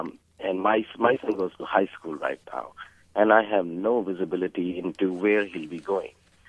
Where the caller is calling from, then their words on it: Cupertino, California, United States; I'm calling from Cupertino